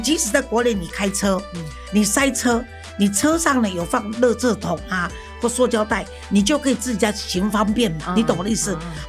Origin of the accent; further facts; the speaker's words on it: Taiwan; 结果我就碰到有我们台湾人自己带两个小孩出去。